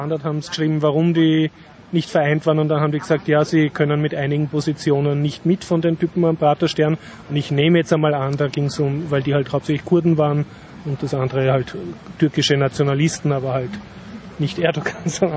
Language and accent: German; Vienna, Austria; als Wiener, in dem man lebt.